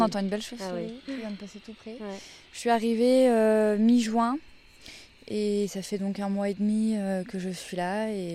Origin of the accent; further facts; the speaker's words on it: Auvergne-Rhône-Alpes, France; ça correspond au climat que j'ai chez moi en Auvergne.